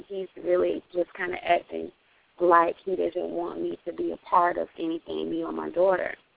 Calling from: Florida, United States; I'm calling from Florida.

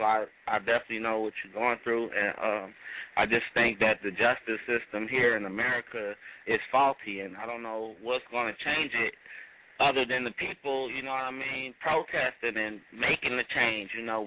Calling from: Los Angeles, California, United States; Yeah, I'm calling out here in Los Angeles, California, 323 in the building.

